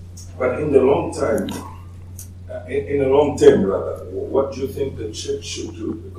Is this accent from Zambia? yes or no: yes; Zambia; English is a second language; I am from Zambia.